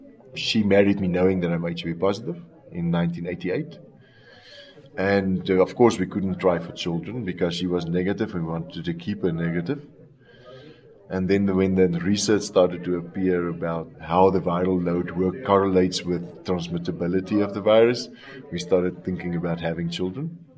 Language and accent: English; South Africa; now in Johannesburg, South Africa; I come from South Africa. I live in Johannesburg, but my heart is in Stellenbosch, in the wine area of South Africa.